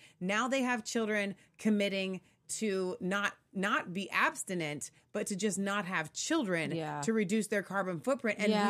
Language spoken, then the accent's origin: English; Cincinnati, Ohio, United States; we're from Cincinnati and the big thing is, you know, the Pittsburgh Steelers versus the Bengals.